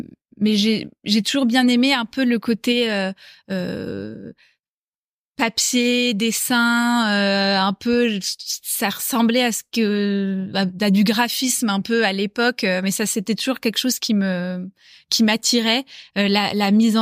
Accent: Neuilly-sur-Seine, Île-de-France, France; Alors, j'ai grandi à côté de Paris, j'ai jamais bougé. Alors j'habitais à Neuilly

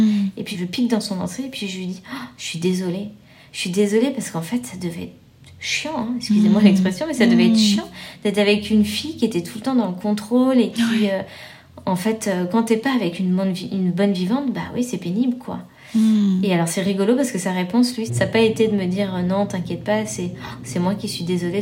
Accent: France; en tant que Français

